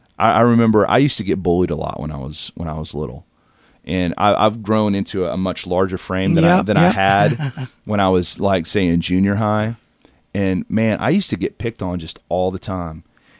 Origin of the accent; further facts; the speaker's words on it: Texas, United States; also born or lived in Florida / Tennessee / Arkansas; now in Ohio, United States; I've lived in Florida, I've lived in Tennessee, I've lived in Arkansas, I grew up in Texas